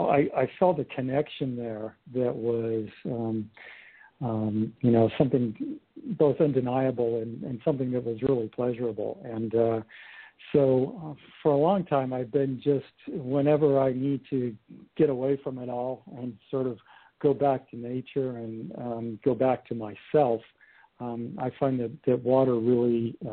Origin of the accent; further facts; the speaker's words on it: California, United States; now in Hawaii, United States; I grew up in Southern California and later in life moved to Hawaii, so I have been quite an avid surfer.